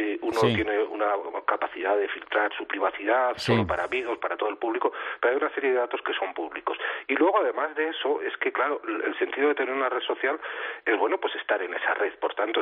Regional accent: Spain; now in Chile; Yo, de hecho, vivo en Chile, pero soy español

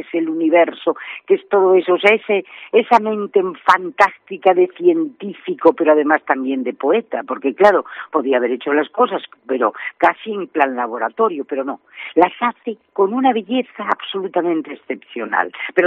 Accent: Ferrol, Galicia, Spain; also born or lived in Madrid; yo nací en Madrid, porque como digo yo soy una ferrolana, nací en Madrid, porque mira, Ana de mi corazón, los ferrolanos nacemos en donde nos da la gana.

